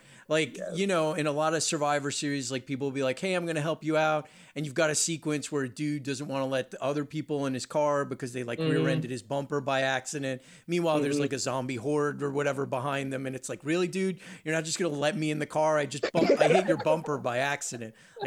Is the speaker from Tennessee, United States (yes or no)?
no; New Jersey, United States; also born or lived in New York; I mean, I'm originally from Jersey and New York, and New York gets like a bad rap.